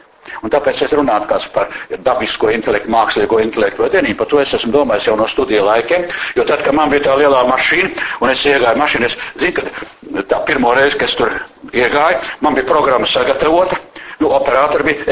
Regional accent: Valmiera, Valmiera Municipality, Latvia; also born or lived in Valka; Es esmu dzimis Valkā. Valmierā pabeidz skolu, bet nu Valkā, nu kara laikā piedzimu. Pēc tam uz Valmieru, pēc kara bija jāiet uz Valmieru, tāpēc, ka tētiem mammai darbs nebija Valkā pēc kara

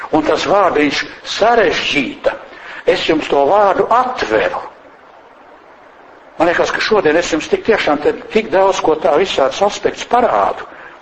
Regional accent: Valka, Valka Municipality, Latvia; Un manā dzimtajā pusē pie Valkas

